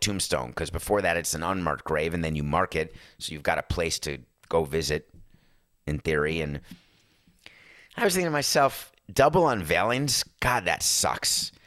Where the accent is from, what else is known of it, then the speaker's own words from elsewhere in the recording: New York, United States; Even growing up in New York, I was not aware.